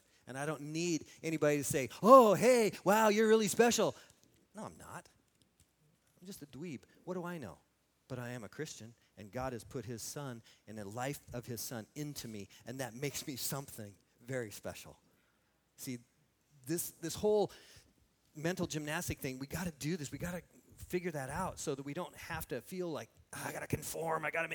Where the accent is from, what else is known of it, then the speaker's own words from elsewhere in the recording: Lebanon, Oregon, United States; I'm a dork from Lebanon, Oregon.